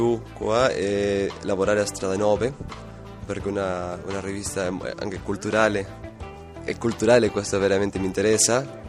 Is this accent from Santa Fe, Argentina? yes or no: yes; Santa Fe, Argentina; Italian is a second language; now in Bologna, Italy; ogni volta che penso che la casa più vecchia di Santa Fe ha 250 anni, mi vengono i brividi